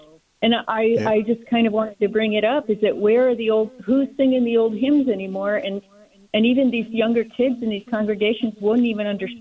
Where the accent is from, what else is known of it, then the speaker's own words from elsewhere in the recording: Santa Cruz, California, United States; now in Mariposa, United States; I knew in Santa Cruz. I'm from Santa Cruz.